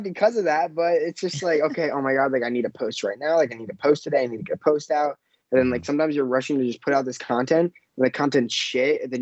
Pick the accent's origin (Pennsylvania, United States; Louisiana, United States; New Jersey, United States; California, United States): New Jersey, United States; I'm from New Jersey, from like the beach area.